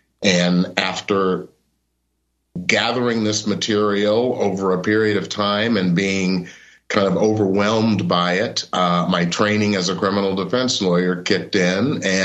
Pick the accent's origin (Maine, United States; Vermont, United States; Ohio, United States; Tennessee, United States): Tennessee, United States; Memphis; I grew up in Memphis, Tennessee. I was born in 1956.